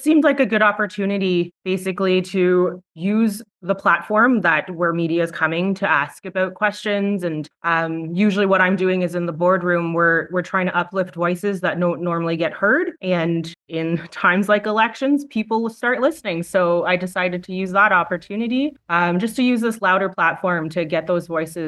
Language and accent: English; Mississauga, Ontario, Canada; now in Sarnia, Canada; I am originally from Mississauga. I moved to Sarnia in 2012, started my family here, got to know the community